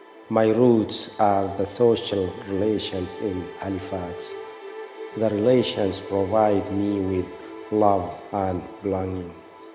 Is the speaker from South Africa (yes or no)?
no; Sudan; English is a second language; I am from Sudan.